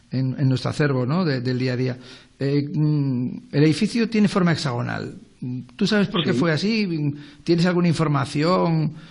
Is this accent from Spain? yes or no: yes; Almadén, Castilla-La Mancha, Spain; nos enorgullece a la gente que somos de Almadén